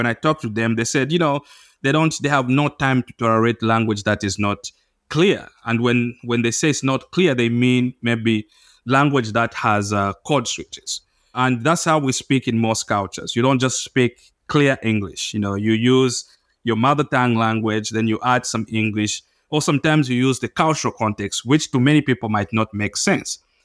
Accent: Zambia; I'm using the government of Zambia because I'm from Zambia.

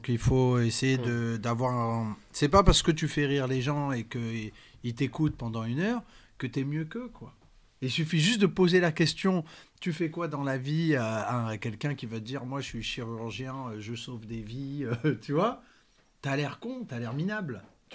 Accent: Marrakesh, Marrakesh-Safi, Morocco; Moi, je suis de Marrakech.

